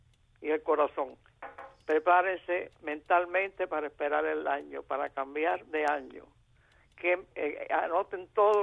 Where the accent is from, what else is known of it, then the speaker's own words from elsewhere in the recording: Cuba; born there; yo no nací en China, yo nací en Cuba, y viví todo eso.